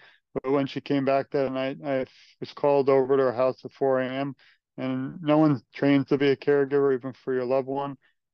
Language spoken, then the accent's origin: English; Brooklyn, New York, United States; Just to rewind a little bit about me, I grew up in Brooklyn, New York, always had a passion for helping victims of crime. It's possibly because I lived in a high crime area